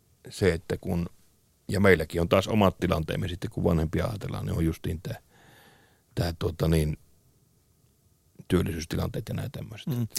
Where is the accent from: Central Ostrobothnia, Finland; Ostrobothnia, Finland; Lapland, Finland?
Lapland, Finland; Kemi; siis mä oon Kemistä, jostain pienestä Kemistä tuolta pohjoisesta